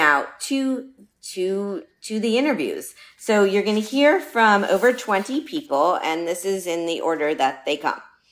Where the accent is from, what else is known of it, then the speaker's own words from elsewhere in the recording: Miami, Florida, United States; Miami, Florida, my hometown, nominee for Outstanding Baker.